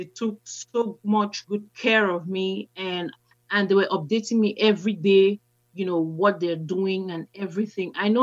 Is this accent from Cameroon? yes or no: yes; Cameroon; now in Elkton, United States; And I'm originally from Cameroon. And I live in Elkton, Maryland.